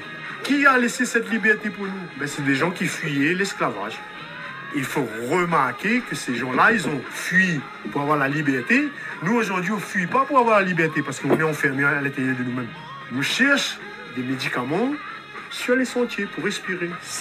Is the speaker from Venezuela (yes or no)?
no; Saint-Denis, Réunion; born there; Je suis né à Saint-Denis de la Réunion.